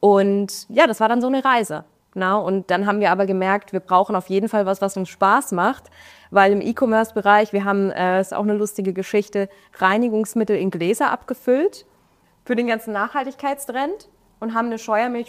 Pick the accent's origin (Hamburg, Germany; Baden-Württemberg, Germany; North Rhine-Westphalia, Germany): Baden-Württemberg, Germany; Offenburg; Auch in der Nähe von meiner Heimat. Ich komme ja aus Offenburg, also ein bisschen in Richtung Schwarzwald.